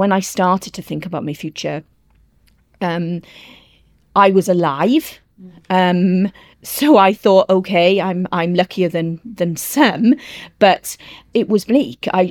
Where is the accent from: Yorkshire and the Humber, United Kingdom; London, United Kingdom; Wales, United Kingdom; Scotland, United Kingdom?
Wales, United Kingdom; and I'm Welsh, and there is a Welsh word, hiraeth